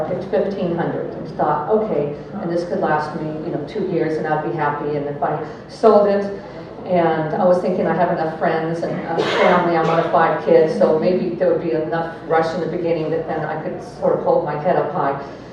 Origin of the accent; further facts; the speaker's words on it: Santa Barbara, California, United States; because I'm from Santa Barbara